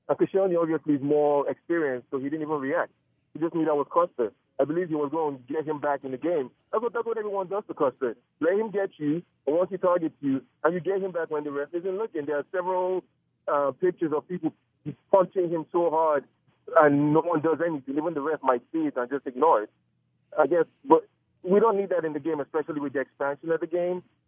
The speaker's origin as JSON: {"language": "English", "country": "Nigeria", "said": "I'm Nigerian."}